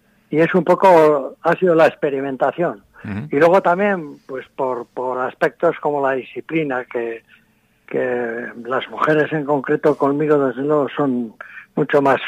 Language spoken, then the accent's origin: Spanish; Hondarribia, Basque Country, Spain; yo es que soy de aquí, de Hondarribi